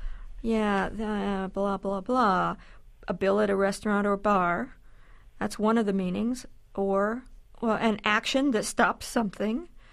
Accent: Midwest, United States; I don't recall ever hearing it when I was growing up in the Midwest. I wonder if it's an Eastern thing, if it's East Coast cities.

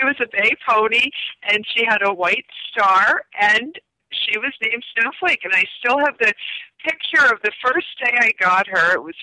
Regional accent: Brunswick, New York, United States; I grew up in Troy, New York, in the town of Brunswick, a nice country farm, family farm for many years.

